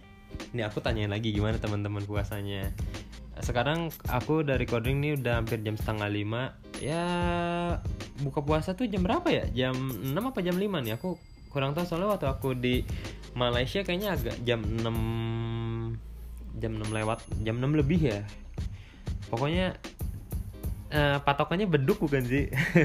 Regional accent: Bandung, West Java, Indonesia; also born or lived in Medan; Akunya orang Bandung, maksudnya teman aku orang Medan karena aku pernah tinggal di Medan gitu.

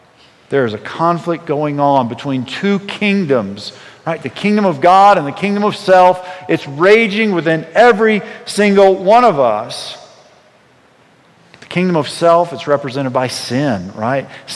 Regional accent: United States; Now, in my home country of America, we take a census every 10 years, right? And I don't know how they do it here

